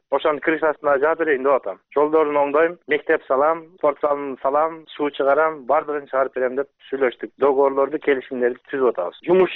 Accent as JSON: {"language": "Kyrgyz", "town": "Osh", "region": "Osh Region", "country": "Kyrgyzstan", "said": "Мен кыргызмын, ошо Кыргызстандын эле жаранымын. Менден башка эч ким жок. Мен Оштон болом."}